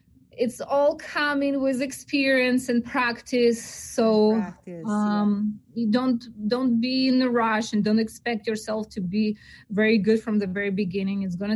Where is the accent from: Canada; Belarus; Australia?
Belarus; moved away as an adult; also born or lived in Greece; now in United States; I moved from Belarus to Greece.